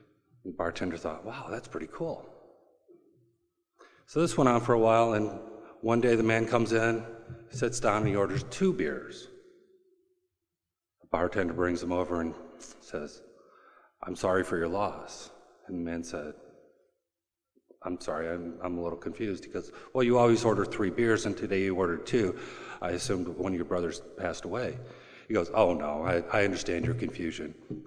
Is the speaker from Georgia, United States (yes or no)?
yes; Atlanta, Georgia, United States; I'm from Atlanta. My home group is the Lowburn Third Tradition Group in Lowburn, Georgia.